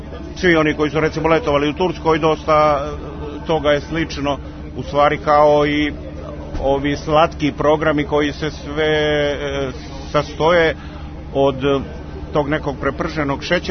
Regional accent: Zlatibor District, Serbia; now in Qatar; pošto sam ja rodom sa Zlatibora, mi smo poznati gurmani

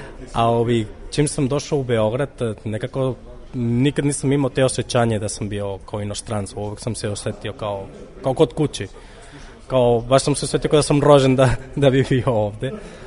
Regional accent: Barcelona, Catalonia, Spain; Serbian is a second language; moved away as an adult; now in Belgrade, Serbia; živim u Beogradu već 10 i po godina, manje više, skoro 11. A ja sam iz Barcelone

